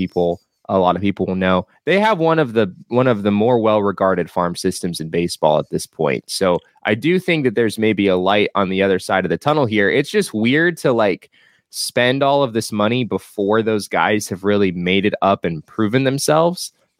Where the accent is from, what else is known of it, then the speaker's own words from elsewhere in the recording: Phoenix, Arizona, United States; Back in my day, when I grew up in Phoenix, all of, you know, 5 or 6 years ago, groceries were substantially cheaper back then.